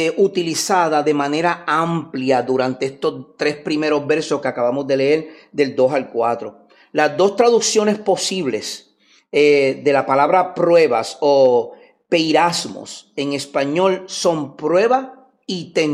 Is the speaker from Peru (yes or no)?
no; Puerto Rico; Nosotros somos puertorriqueños y nosotros decimos Jesús